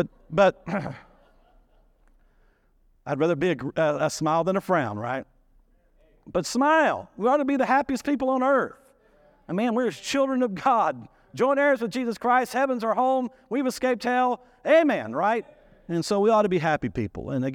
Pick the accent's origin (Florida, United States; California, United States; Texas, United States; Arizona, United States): Texas, United States; But being hospitable, being kind, being Texan. We talked about that a few months ago, being Texan. Texans are friendly. We're just friendly.